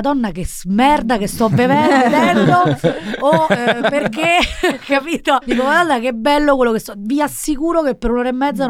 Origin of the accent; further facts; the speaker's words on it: Rome, Lazio, Italy; Io sono di Balduina